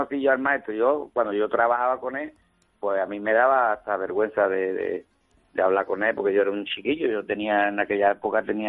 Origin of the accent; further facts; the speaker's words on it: San Fernando, Andalusia, Spain; toreé yo cinco veces en San Fernando, en mi tierra.